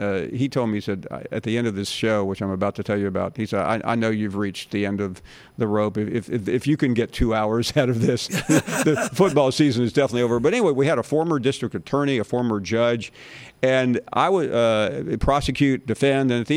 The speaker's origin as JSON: {"language": "English", "region": "the South", "country": "United States", "tie": "born there", "lives_now": "Birmingham, United States", "said": "even though I was born in the South, my father and mother and my sister were all from New York. I'm a Jewish guy in Birmingham, Alabama"}